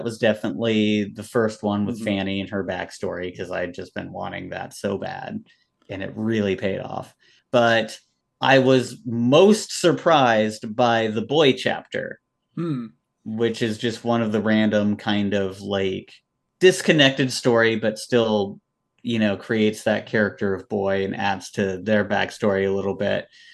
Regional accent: Atlanta, Georgia, United States; I grew up in Atlanta. I saw it happen there.

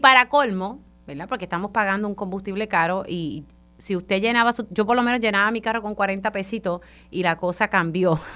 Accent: Utuado, Puerto Rico; Pues sí, soy una jibarita de Utuado y a veces utilizamos esos términos.

